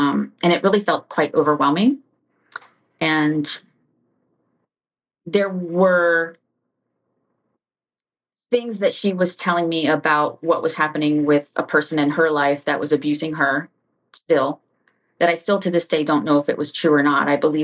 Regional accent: Florida, United States; I was raised in South Florida

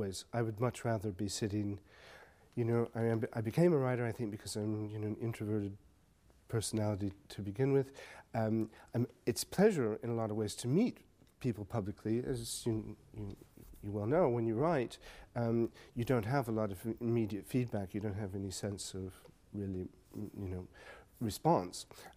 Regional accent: Des Moines, Iowa, United States; I have a British friend who married a girl from Des Moines, Iowa, my hometown, and he loves Des Moines

